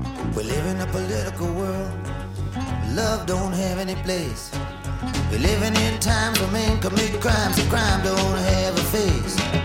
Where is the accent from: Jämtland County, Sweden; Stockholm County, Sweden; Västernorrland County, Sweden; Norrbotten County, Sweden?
Stockholm County, Sweden; Stockholm; Jag växte upp i Farsta med mamma, pappa, min storebror Kent och min 10 år yngre syster Lotta.